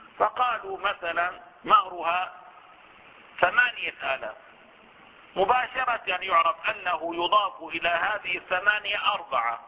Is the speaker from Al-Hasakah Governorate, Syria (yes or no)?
no; Damascus, Damascus Governorate, Syria; كلنا مثلا في بلدتنا دمشق